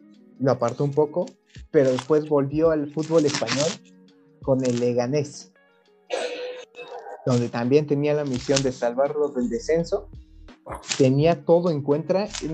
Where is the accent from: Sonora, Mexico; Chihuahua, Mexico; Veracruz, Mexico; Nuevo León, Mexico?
Nuevo León, Mexico; Monterrey; Y ojo, soy de Monterrey, ¿no?